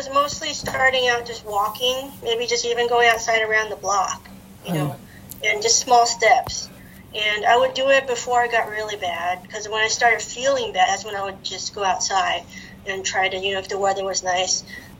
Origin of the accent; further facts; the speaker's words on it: San Jose, California, United States; No, I grew up in Silicon Valley, San Jose, California.